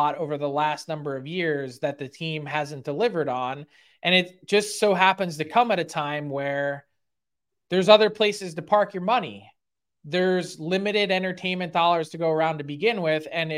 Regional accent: Philadelphia, Pennsylvania, United States; it's an uncomfortable feeling being a Philadelphian

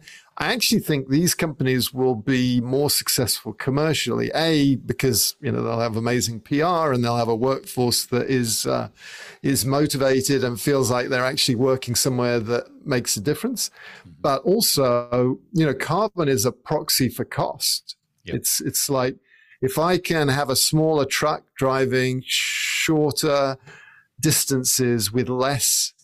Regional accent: England, United Kingdom; because I grew up in England

